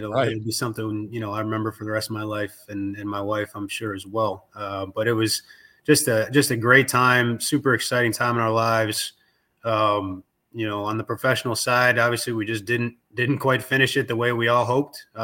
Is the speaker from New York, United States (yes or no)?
yes; New York, United States; We're both, from the East Coast. My wife's from New Jersey. I'm from New York.